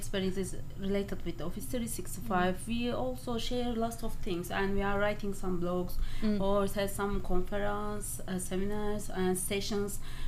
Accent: Turkey; English is a second language; I came from Turkey.

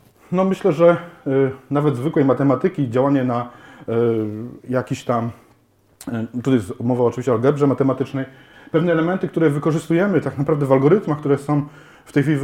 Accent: Poznań, Greater Poland Voivodeship, Poland; tym bardziej jak ja jestem z Poznania, też się sobie poczuwam

